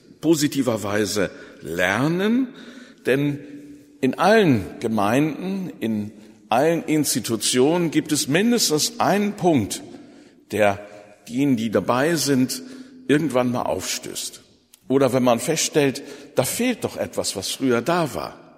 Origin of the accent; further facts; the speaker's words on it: Lower Saxony, Germany; Ich muss da als Ostfriese immer an meine Heimatleute denken